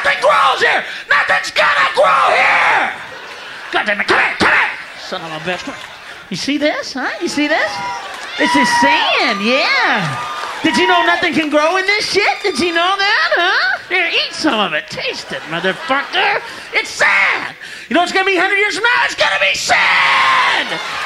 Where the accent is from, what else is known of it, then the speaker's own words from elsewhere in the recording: United States; Well, I don't want to seem cruel, you know, but I'm an American, you know?